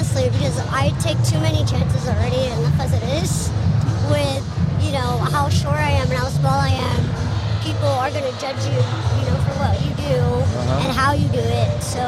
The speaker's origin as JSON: {"language": "English", "region": "Texas", "country": "United States", "said": "I am from Texas."}